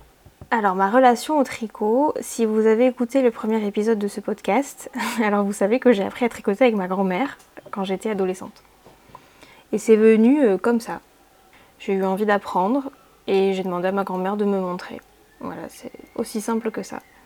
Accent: Nouvelle-Aquitaine, France; now in Bayonne, France; Je vis à Bayonne et je suis originaire des Landes, d'où ce petit accent qui m'échappe parfois.

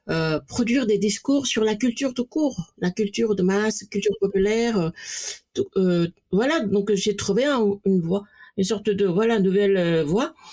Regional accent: Seoul, South Korea; born there; first language Korean; French is a second language; je suis née à Séoul en 63 et bien sûr, donc la langue coréenne est ma langue natale.

